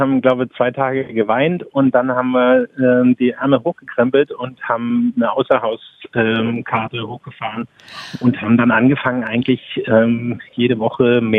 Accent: Cottbus, Brandenburg, Germany; born there; now in Fehmarn, Germany; wir sind auf Fehmarn und das, was hier an Radio geboten wird, ist nicht so wirklich toll. Und deswegen, da ich gebürtiger Cottbusser bin, habe ich natürlich Radio 1 von zu Hause mitgenommen.

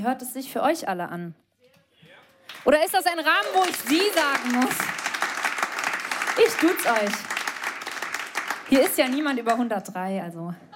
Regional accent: Berlin, Germany; born there; also born or lived in Darmstadt; now in Chemnitz, Germany; Ich bin ja in Berlin geboren, habe nach dem Abi dann auch wieder lange in Berlin gewohnt, habe aber nicht hier Abi gemacht.

